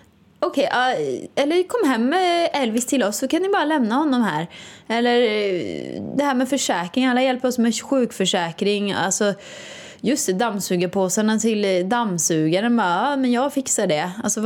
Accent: Åmål, Västra Götaland County, Sweden; utan här är det ju mer som Åmål då, där jag kommer ifrån.

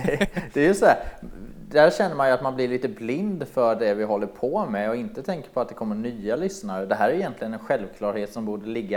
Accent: Alstermo, Kronoberg County, Sweden; jag är från början från Småland, ner från Alstermo, ett litet samhälle där. Mycket stolt över detta.

